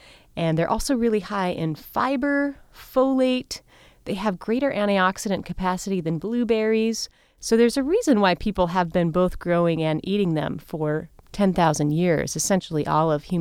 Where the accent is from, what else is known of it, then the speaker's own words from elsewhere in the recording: Montana, United States; Well, I am from Montana originally, but I'm from western Montana, which is not the agricultural part of the state.